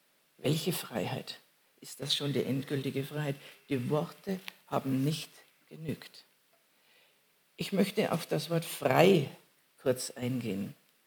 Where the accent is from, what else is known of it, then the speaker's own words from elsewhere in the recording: Munich, Bavaria, Germany; Jetzt will ich es einfügen, einfach als Münchner